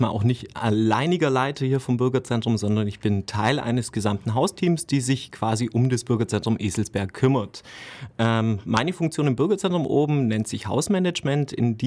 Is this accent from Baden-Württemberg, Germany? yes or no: yes; Baden-Württemberg, Germany; also born or lived in Neu-Ulm; Zugegebenermaßen bin ich permanent auf baden-württembergischer Gemarkung dann aufgewachsen. Zuerst in Grimmelfingen, dann in Göcklingen und jetzt wohne ich auch schon einige Jahre direkt in der Innenstadt.